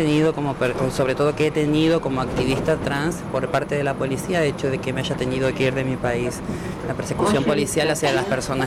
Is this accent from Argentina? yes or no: yes; Argentina; now in United States; Soy la única persona trans argentina en Estados Unidos que tengo otorgado el asilo